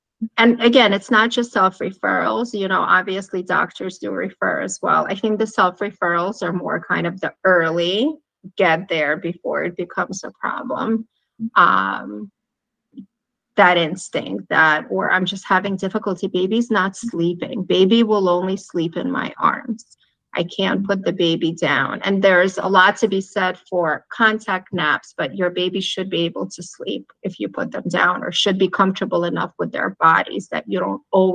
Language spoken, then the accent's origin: English; Ukraine; I'm from Ukraine originally.